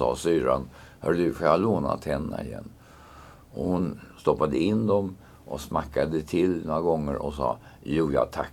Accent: Norrland, Sweden; uppe i Norrland, i mina hemtrakter.

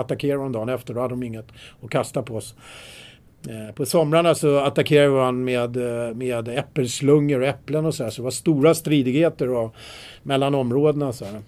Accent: Trollbäcken, Stockholm County, Sweden; när vi växte upp i Trollbäcken så levde man med det som fanns i sin närhet, med natur och vänner.

